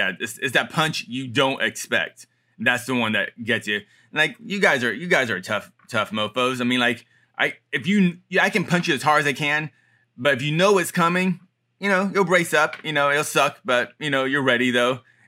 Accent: Texas, United States; Yeah, I'm from Texas, and I would love to move back to Texas at some point, but weed is still illegal there.

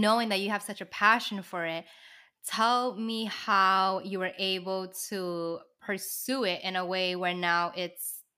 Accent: New York City, New York, United States; I feel like, well, first of all, I grew up in the Lower East Side. So, you know, hey. Shout out to the LES.

